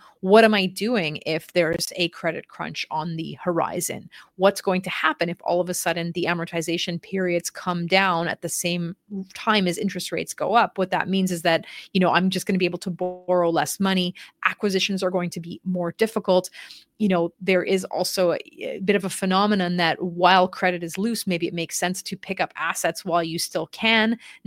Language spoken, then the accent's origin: English; Canada; what does that mean for us as Canadian investors?